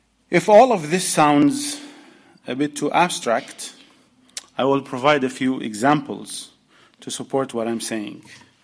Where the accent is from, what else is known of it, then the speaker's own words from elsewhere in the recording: New York City, New York, United States; Another important example from my hometown of New York City